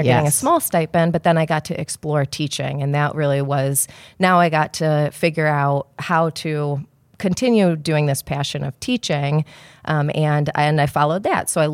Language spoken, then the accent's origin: English; Chicago, Illinois, United States; born there; also born or lived in Virginia / Florida / Kansas; So I didn't mention I was born in Chicago. So it was like Chicago, and then end up, you know, undergrad in Virginia, grad school in Florida, and then